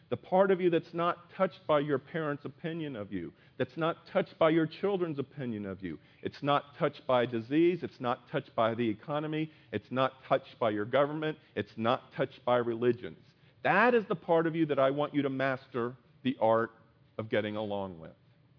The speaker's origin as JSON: {"language": "English", "town": "Miami", "region": "Florida", "country": "United States", "tie": "born or raised there", "said": "I've shared with you before that I grew up in Miami, and I actually grew up in Miami when they had the Cuban Missile Crisis."}